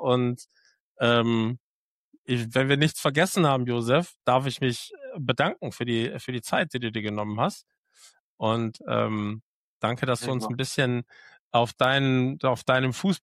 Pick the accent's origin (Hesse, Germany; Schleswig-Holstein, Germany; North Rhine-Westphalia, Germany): North Rhine-Westphalia, Germany; Oberhausen; born there; Ich bin ja gebürtiger Oberhausener